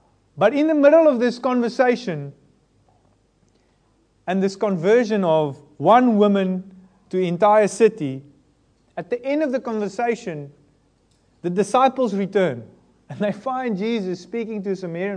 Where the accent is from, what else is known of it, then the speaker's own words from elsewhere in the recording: South Africa; moved away as an adult; now in United Kingdom; As a church, so far we are not a homegrown British church. We come from South Africa. I and my wife, we came over here.